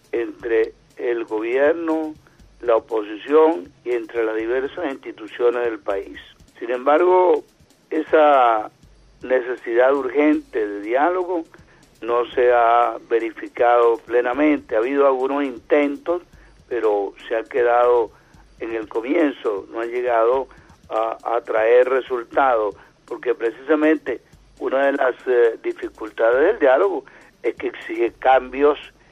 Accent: Venezuela; nosotros como venezolanos y como cristianos tenemos un camino muy difícil.

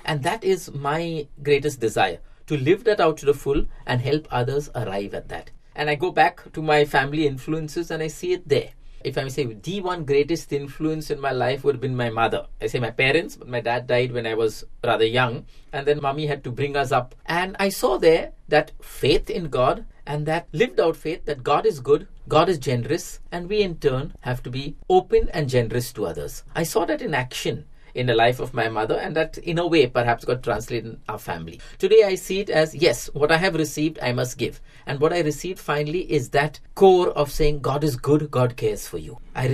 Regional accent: Mumbai, Maharashtra, India; growing up in India, in Mumbai, it's automatic that we would live in the midst of people who belong to other religions.

